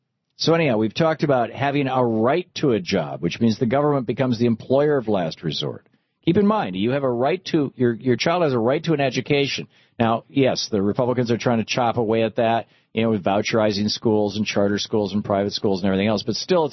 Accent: Lansing, Michigan, United States; I grew up in Michigan. I grew up at the south end of Lansing, Michigan, and just, I mean, literally a half a mile from me where the farmland began.

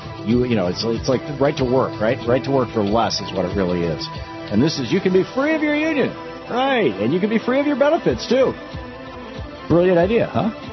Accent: Lansing, Michigan, United States; You know, I grew up in Lansing, Michigan, and went to public school in Michigan.

